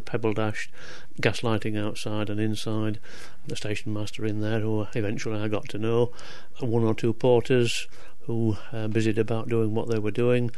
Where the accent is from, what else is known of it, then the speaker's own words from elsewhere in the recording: Rothwell, Yorkshire and the Humber, United Kingdom; I was born in Rothwell in 1942, and I grew up in Rothwell.